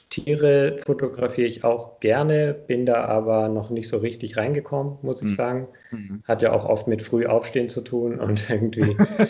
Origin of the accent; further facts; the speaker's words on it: Kiel, Schleswig-Holstein, Germany; also born or lived in Greece; Genau, ich bin aus Kiel, aus dem hohen Norden